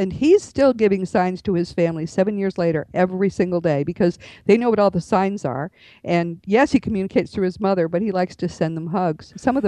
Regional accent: Northeast, United States; I'm from the Northeast. Their houses are like that.

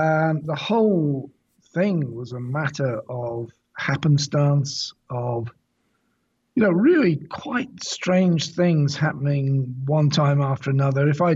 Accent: England, United Kingdom; now in United States; Now, as you can tell from my voice, I'm from England.

